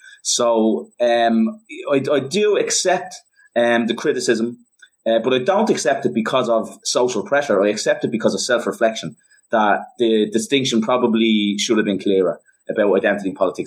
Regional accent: Dublin, Leinster, Ireland; I grew up in Dublin 7, mm-hmm.

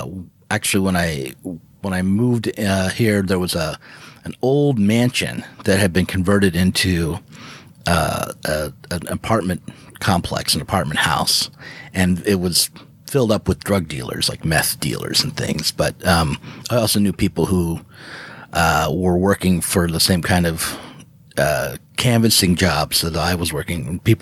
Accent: United States; Zero Books is a UK imprint, but I'm an American.

